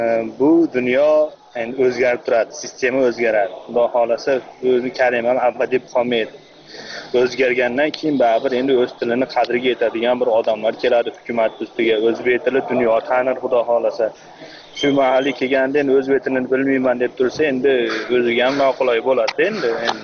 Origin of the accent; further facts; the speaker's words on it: Kyrgyzstan; o'zim Qirg'izistondan bo'lsam ham men o'zbekman, narsam o'zbek, hamma joyda o'zbek bo'lib qolamiz-da.